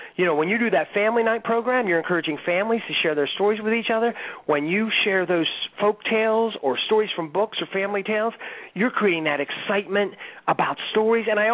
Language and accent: English; Struthers, Ohio, United States; I grew up in Northeast Ohio, just outside of Youngstown, a blue collar community in the small town of Struthers, Ohio.